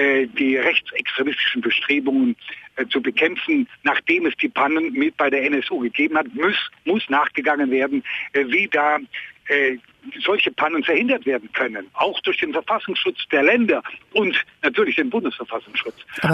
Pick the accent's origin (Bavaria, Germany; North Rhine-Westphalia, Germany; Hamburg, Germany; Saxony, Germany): Bavaria, Germany; die Franken, ich komme aus Unterfranken, sind mindestens so gute Deutsche wie irgendein anderes Land in Deutschland auch.